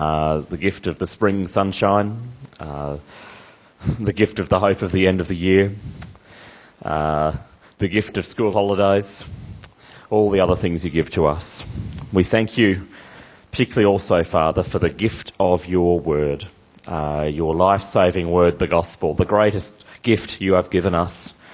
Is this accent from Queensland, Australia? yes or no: yes; Ormiston, Queensland, Australia; I grew up in the Redlands. I grew up at Ormiston, near Cleveland, in the eastern suburbs.